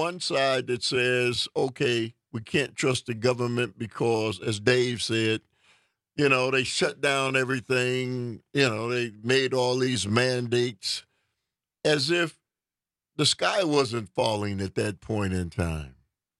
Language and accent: English; United States; I do know it's political because I'm an American.